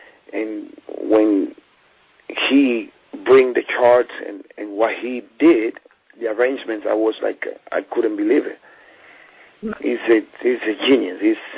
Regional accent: Cuba; now in New York City, United States; I grew up playing bata in Cuba, rumba and all

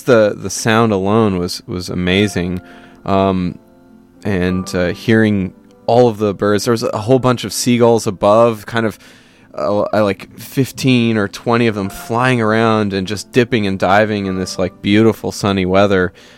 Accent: Pacific Northwest, United States; And growing up in the Northwest, I really was exposed to that.

